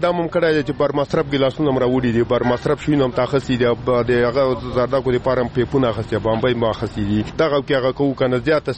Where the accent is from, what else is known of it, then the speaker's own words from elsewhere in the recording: Tora Bora, Nangarhar, Afghanistan; مونږ د ننګرهار ولایت اوسیدونکو یو. په ننګرهار کې بیا د تورې بوري اوسیدونکو یو